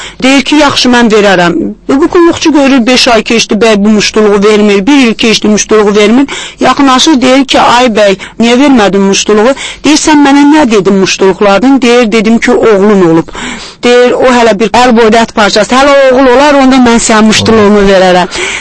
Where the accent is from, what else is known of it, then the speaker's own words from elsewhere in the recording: Düz Qırıqlı, Tovuz District, Azerbaijan; born there; Mənim doğulduğum kəndisə bu Kür çayının düz kənarında yerləşdiyinə görə bizdə kənar sözünə qıraq da deyilər